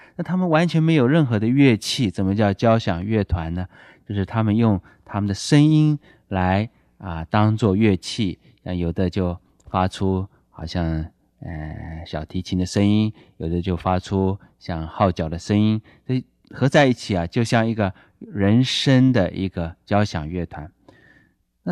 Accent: China; 我想也是我们中国人该知道这样的一个人物的时候了。

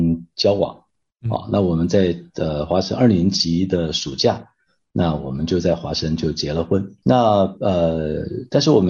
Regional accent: Taipei, Taiwan; 我是台北人，读华神之前我在台中当兵

